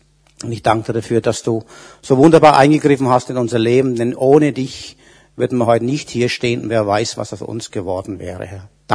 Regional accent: Marktbreit, Bavaria, Germany; Also ich komme ja aus Unterfranken, es ist ja schon gesagt worden, und zwar aus Marktbreit. Das ist nicht so weit von hier, vielleicht 100 Kilometer. Das ist auch ein wunderschönes Weingebiet.

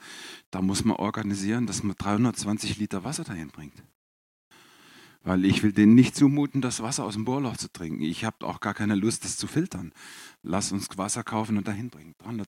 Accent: Northern Germany, Germany; man kann selbst im Schwabenland überleben, als Norddeutscher, ja?

